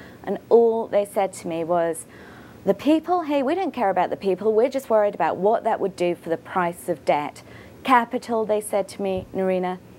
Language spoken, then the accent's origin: English; London, United Kingdom; my hometown in London too